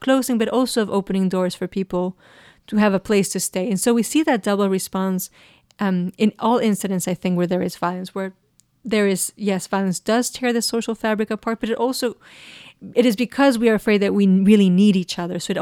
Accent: Monterrey, Nuevo León, Mexico; English is a second language; Well, at the height of this violence in Mexico, and at least in my hometown in Monterrey, it was the sight of a pickup truck

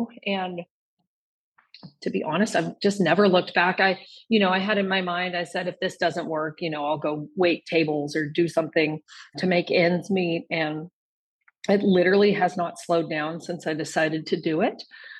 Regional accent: Kansas, United States; So I grew up in Kansas and actually went to the University of Kentucky with the intentions of working with racehorses.

